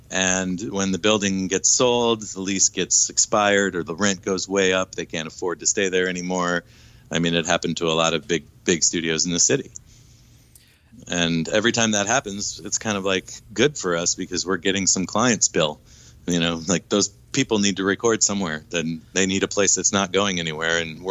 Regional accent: Chicago, Illinois, United States; being from Peoria and we're from Chicago, we kind of had that Illinois connection

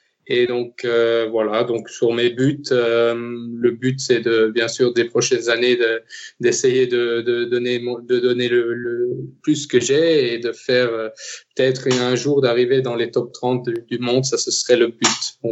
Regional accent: Ettelbruck, Diekirch, Luxembourg; j'ai 20 ans, je viens d'Ettelbruck

